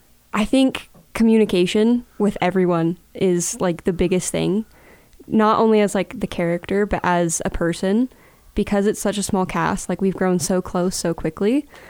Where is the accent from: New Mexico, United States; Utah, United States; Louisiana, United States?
Utah, United States; So, I grew up here in Carbon County. I graduated from Carbon High School, obviously. This is my second year at USU Eastern.